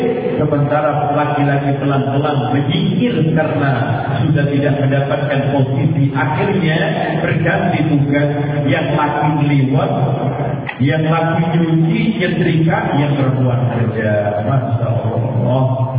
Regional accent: Java, Indonesia; Orang Jawa, karena saya dari Jawa

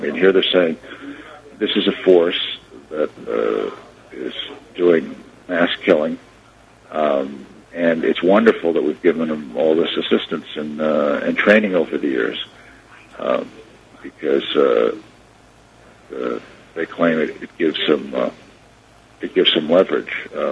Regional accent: United States; But I can get away with a lot more because I'm a foreigner, especially because I'm an American.

